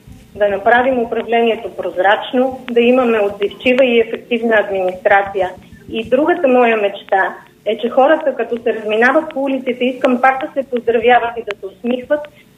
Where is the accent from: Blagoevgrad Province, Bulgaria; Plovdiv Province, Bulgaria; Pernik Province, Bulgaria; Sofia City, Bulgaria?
Sofia City, Bulgaria; Sofia; Защото аз съм укореняк в Столичани, родена съм в София